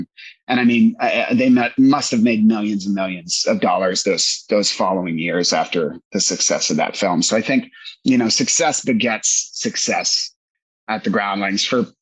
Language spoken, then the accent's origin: English; Virginia, United States; moved away as an adult; now in Los Angeles, United States; I grew up a jock in Northern Virginia, man. I went to military college, and then I graduated from VMI out there, and ended up moving to LA.